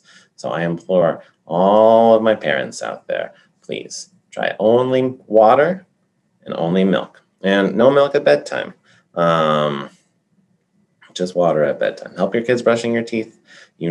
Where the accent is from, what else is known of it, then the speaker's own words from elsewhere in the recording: Colorado, United States; I said earlier that I come from Colorado. Colorado is actually where they identified the positive benefits of fluoride.